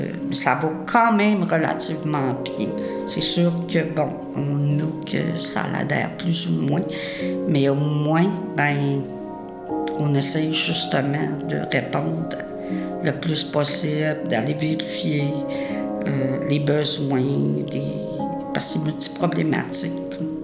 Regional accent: Quebec, Canada; accent: Lac-Saint-Jean; Moi, originaire du lac Saint-Jean, de là mon accent prononcé.

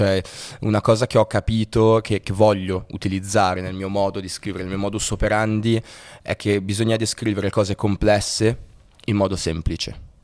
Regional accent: Genoa, Liguria, Italy; non tanto perché essendo genovese devi scrivere in un certo modo o devi sentirti il peso di essere genovese

